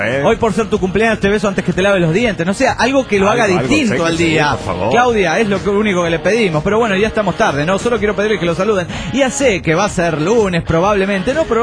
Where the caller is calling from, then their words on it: New York, United States; de New York.